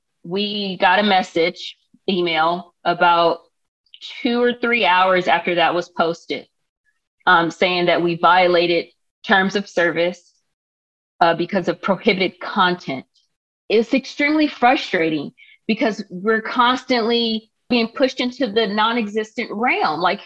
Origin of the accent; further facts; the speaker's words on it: Palmdale, California, United States; now in Los Angeles, United States; And I did take him to one protest that was dear to me in my hometown of Palmdale, but I couldn't take him to all the ones out here in LA.